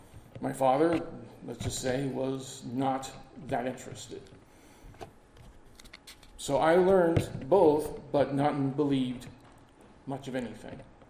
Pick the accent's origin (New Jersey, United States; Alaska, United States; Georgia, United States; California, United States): Alaska, United States; Anchorage; born or raised there